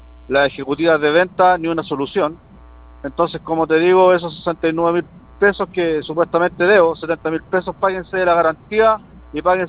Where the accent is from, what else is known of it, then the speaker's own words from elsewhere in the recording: Los Ángeles, Biobío, Chile; que yo soy de Los Ángeles